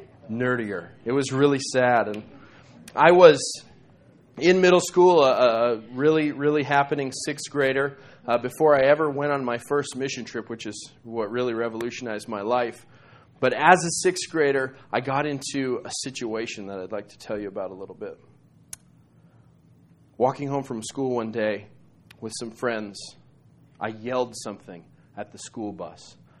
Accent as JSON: {"language": "English", "region": "New Mexico", "country": "United States", "said": "I'm from New Mexico. We don't have earthquakes there."}